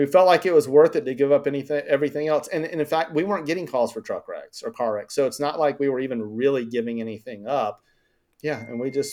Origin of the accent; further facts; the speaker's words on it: Columbus, Georgia, United States; my congressman I'm from Columbus, Georgia. My congressman had a staff opening.